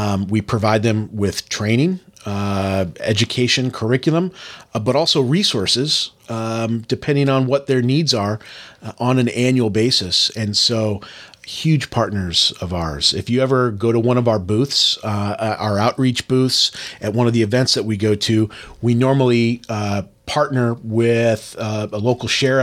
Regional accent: Indiana, United States; And you know, I grew up in Northwest Indiana, and being in the big city, California, San Francisco, eyes wide open.

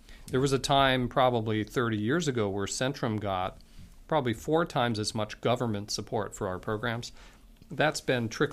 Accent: Pennsylvania, United States; I know when I grew up outside Philadelphia, I had a program called Art Goes to School

